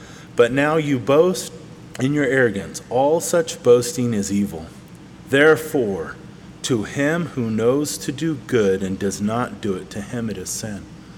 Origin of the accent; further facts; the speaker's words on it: Manteca, California, United States; hey, yeah, we're from Manteca, and this person's from all the way over here